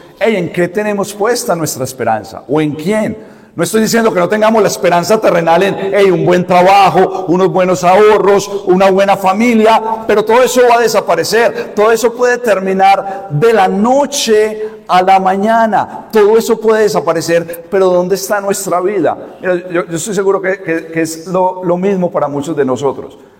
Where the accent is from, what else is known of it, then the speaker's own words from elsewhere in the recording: Colombia; now in United States; llegamos huyendo de Colombia a Estados Unidos con $200 en el bolsillo, empezar de nada, viviendo en garajes